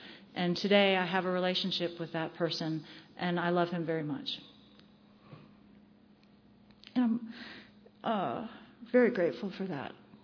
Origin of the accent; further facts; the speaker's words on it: Dunwoody, Georgia, United States; I know my parents aren't going to let me go because I'm from Dunwoody, right?